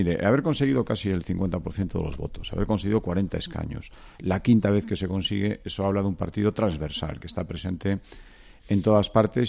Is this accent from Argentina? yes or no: no; Galicia, Spain; que tan gallego como español, y que ser gallego es nuestra forma de ser español y viceversa.